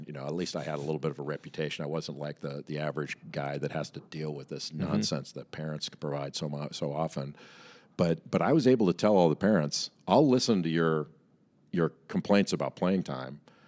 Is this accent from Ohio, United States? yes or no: no; Los Angeles, California, United States; now in North Carolina, United States; You know, growing up in Los Angeles, I would have loved to have stayed home. I would have loved, like, I miss California every day. I live in North Carolina now, and, you know, my wife's an East Coaster, and so we decided to stay East.